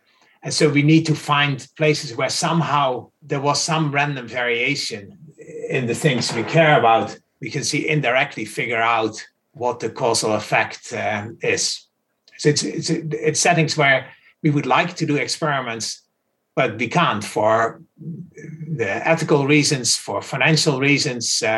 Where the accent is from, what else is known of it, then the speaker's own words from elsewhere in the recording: Netherlands; When I was in high school, I grew up in the Netherlands.